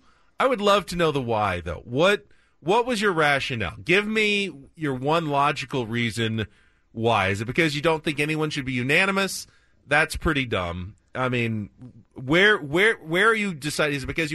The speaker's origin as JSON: {"language": "English", "town": "San Diego", "region": "California", "country": "United States", "tie": "born or raised there", "said": "I grew up in San Diego and can't imagine a better hitter that I'll ever see in my lifetime than watching Tony Gwynn."}